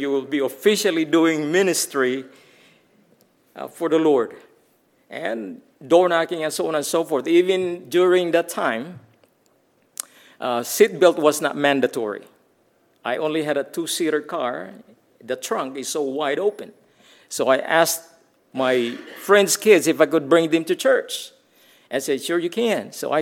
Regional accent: Philippines; first language Tagalog; English is a second language; now in United States; Well, I'm a Filipino. I've been in the States for 42 years now.

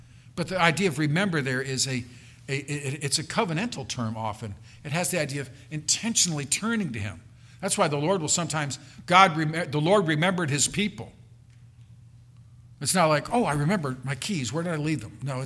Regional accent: California, United States; I remember growing up in California, and we'd go to the beach sometimes

